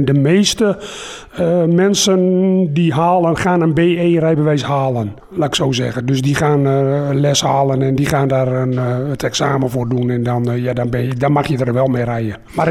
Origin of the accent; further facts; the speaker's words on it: Nieuw-Weerdinge, Drenthe, Netherlands; Nieuw-Weringen, gemeente Emmen.